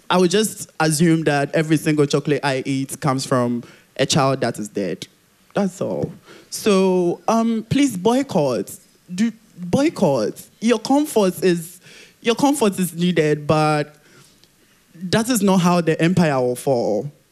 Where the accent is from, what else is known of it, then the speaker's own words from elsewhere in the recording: Ghana; now in Switzerland; And I come from Ghana.